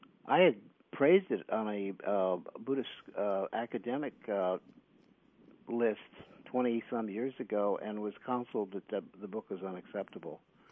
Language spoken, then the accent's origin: English; San Francisco, California, United States; I'm from the San Francisco Bay Area. You know, we had a free speech movement. We had a Vietnam movement.